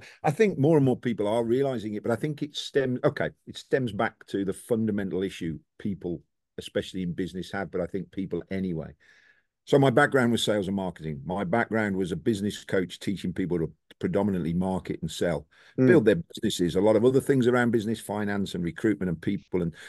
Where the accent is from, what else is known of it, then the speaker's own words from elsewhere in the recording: United Kingdom; in a few months' time, I'll be moaning that it's too hot because I'm British.